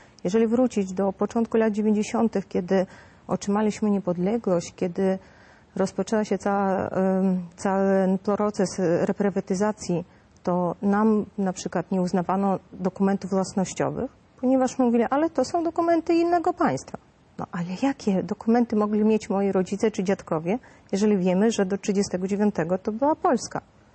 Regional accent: Šalčininkai, Vilnius County, Lithuania; Pochodzę z Litwy. Reprezentuję rejon Solecznicki, w którym się urodziłam. Jakby przedstawić, skąd pochodzę i kim jestem, no to jestem Polką

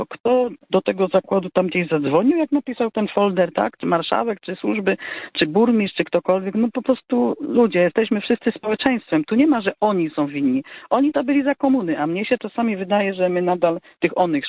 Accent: Ciechocinek, Kuyavian-Pomeranian Voivodeship, Poland; ja jestem z Ciechocinka, tak?

